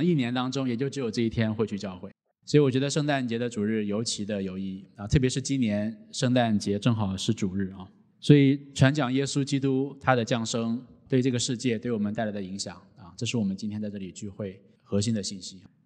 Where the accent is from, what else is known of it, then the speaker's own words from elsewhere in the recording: China; 不知道为什么我们中国人什么节日都可以聚餐，都可以吃火锅啊